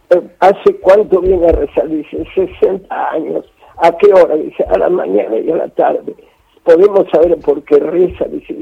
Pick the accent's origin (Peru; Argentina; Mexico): Argentina; Versalles, Buenos Aires; yo nací y me crié en Versalles